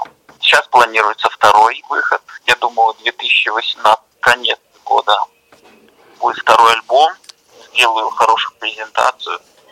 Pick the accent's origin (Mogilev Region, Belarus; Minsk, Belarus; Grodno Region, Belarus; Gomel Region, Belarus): Mogilev Region, Belarus; Mogilev; Конечно, в родном городе это чаще случается